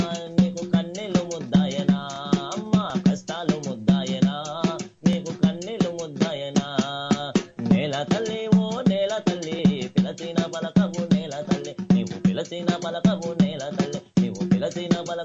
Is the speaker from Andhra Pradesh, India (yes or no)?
no; Hyderabad, Telangana, India; also born or lived in Tummanpet; Proper వచ్చేసి ఇప్పుడు నాగర్కర్నూలు జిల్లా అచ్చంపేట తాలూకా బల్మూర్ మండలం తుమ్మన్పేట గ్రామం. ఉండేది హైదరాబాద్. పుట్టి పెరిగిందంతా హైదరాబాద్ కుకట్పల్లి.